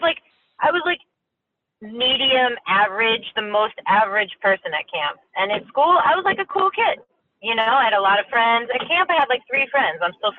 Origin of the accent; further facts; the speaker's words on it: New York, United States; I was from Long Island.